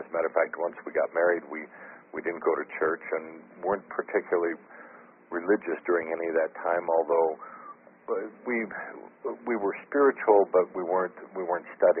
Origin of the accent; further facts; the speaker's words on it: Appleton, Wisconsin, United States; Linda and I grew up in the Midwest United States in a little town called Appleton, Wisconsin. And we were both born and raised Catholic.